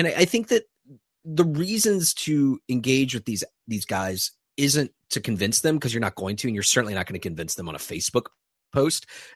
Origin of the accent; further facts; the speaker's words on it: Richmond, Virginia, United States; so I grew up in the South. I grew up in Richmond, Virginia